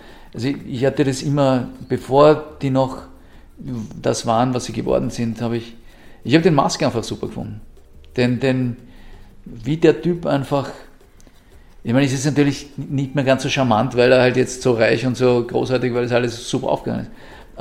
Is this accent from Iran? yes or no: no; Vienna, Austria; Ich bin ein Wiener.